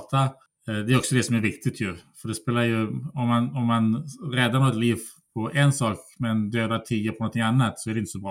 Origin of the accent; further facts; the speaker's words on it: Umeå, Västerbotten County, Sweden; also born or lived in United States; jag växte upp i Umeå och gick på universitetet där, studerade statistik. Sedan doktorerade jag i USA.